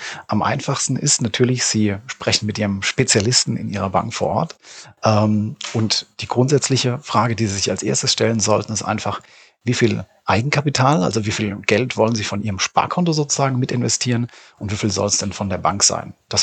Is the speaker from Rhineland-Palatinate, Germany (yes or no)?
yes; Rhineland-Palatinate, Germany; ich selbst bin Pfälzer